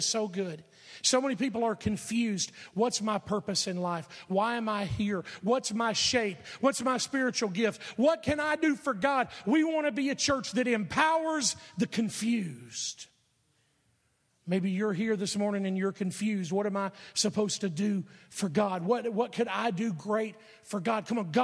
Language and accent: English; Alabama, United States; I'm a preacher from Alabama. I'm from Alabama. We're like 50th on every list in the country, you know?